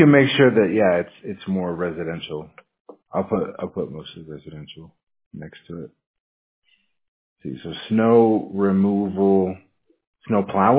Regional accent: Washington, United States; I'm actually from Washington State, so I'm used to the cold, right?

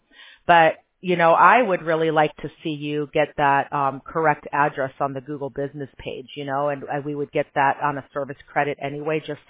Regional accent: Chicago, Illinois, United States; I said, look, I grew up in Chicago. That's not freezing.

